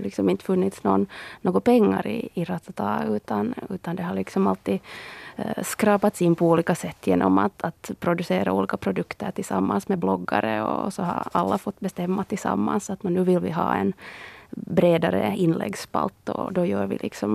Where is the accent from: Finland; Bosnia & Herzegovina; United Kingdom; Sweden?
Finland; Karis, Uusimaa; att vi har både klippt och klistrat tillsammans och liksom lekt redaktörer ända sedan vi var små hemma i Karis